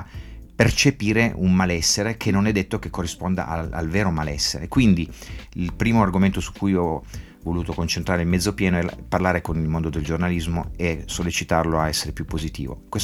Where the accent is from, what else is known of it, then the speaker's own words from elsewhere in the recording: Turin, Piedmont, Italy; now in India; Io oggi ancora vivo in India, però essendo italiano, essendo torinese, torno spesso a casa